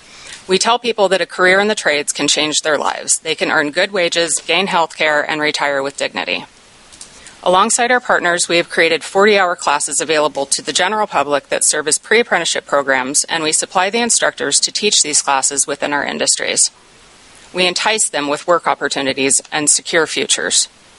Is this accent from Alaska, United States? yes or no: yes; Anchorage, Alaska, United States; now in Eagle River, United States; I'm a lifelong Alaskan, and I grew up in South Anchorage, and I've made Eagle River my home for the last decade.